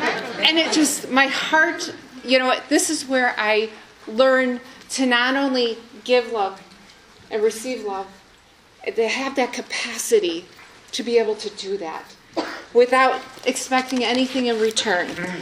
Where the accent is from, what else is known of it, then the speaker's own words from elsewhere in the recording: Park Ridge, Illinois, United States; And I am from the Chicagoland region, and I'm from the north suburbs down in the Chicagoland region, a little town called Park Ridge.